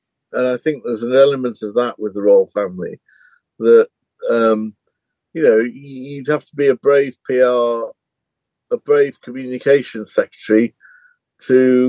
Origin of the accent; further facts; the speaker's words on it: Barrow-in-Furness, North West England, United Kingdom; Yeah. I'm from Cumbria. My hometown's Barrow-in-Furness.